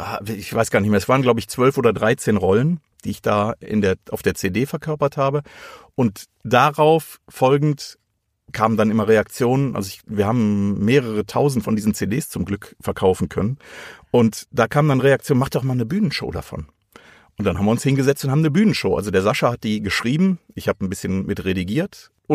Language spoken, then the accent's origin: German; Wuppertal, North Rhine-Westphalia, Germany; moved away as an adult; now in Koblenz, Germany; Ich bin geboren 1972 in Wuppertal und bin im Bergischen Land zur Schule gegangen und habe da meine Berufsausbildung gelernt und habe dort meine komödiantische Ader kennengelernt. Bin dann 2016 nach Koblenz gezogen zu meiner Lebensgefährtin